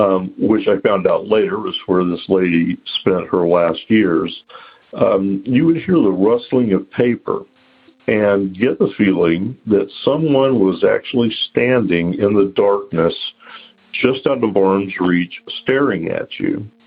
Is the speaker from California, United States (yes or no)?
no; Tennessee, United States; I'm originally from Upper East Tennessee. And I grew up in a haunted house.